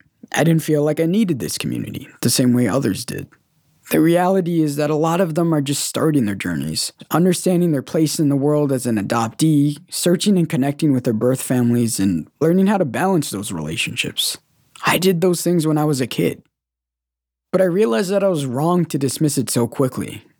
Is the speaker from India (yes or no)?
no; Guatemala; now in United States; Growing up, I would say, well, I am from Guatemala, but I'm adopted.